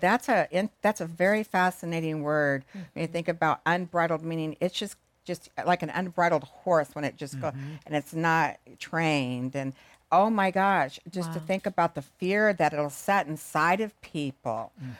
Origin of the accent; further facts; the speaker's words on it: Arizona, United States; I have been. I'm from Arizona.